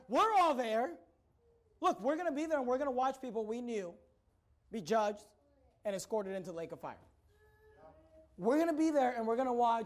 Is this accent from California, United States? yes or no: yes; Hayward, California, United States; also born or lived in San Leandro; I grew up in the Bay Area. I lived in Hayward, California. We moved from Hayward, California to San Leandro, San Lorenzo, California.